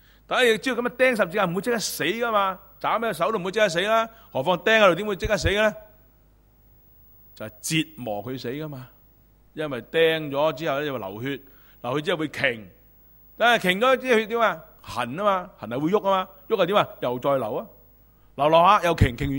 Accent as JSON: {"language": "Chinese", "country": "China", "said": "我们中国人都会说啊，老不老以及人之老"}